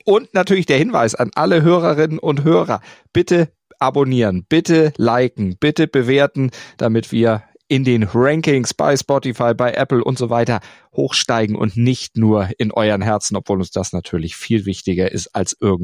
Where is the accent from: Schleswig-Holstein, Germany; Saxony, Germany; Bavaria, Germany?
Schleswig-Holstein, Germany; born there; Was mich als Schleswig-Holsteiner gebürtig dann zumindest.